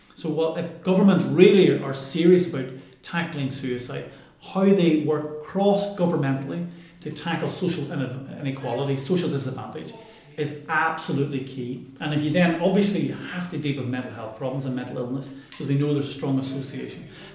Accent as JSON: {"language": "English", "country": "Ireland", "said": "And I'm Irish and I used to live here"}